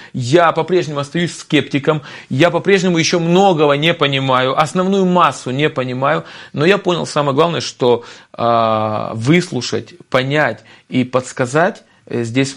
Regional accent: Moldova; Я из Молдавии, на самом деле.

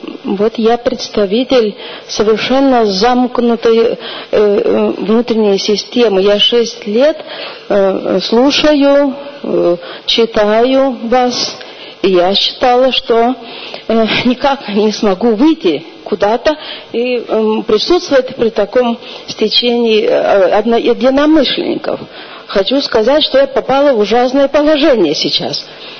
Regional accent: Klaipėda, Klaipėda County, Lithuania; Мне было легко приехать, я из Клайпеды, это недалеко.

